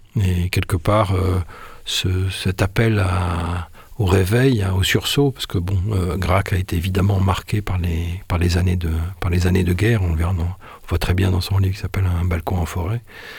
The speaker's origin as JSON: {"language": "French", "town": "Cannes", "region": "Provence-Alpes-Côte d'Azur", "country": "France", "tie": "born there", "said": "parce que je suis né à Cannes, au large de Cannes."}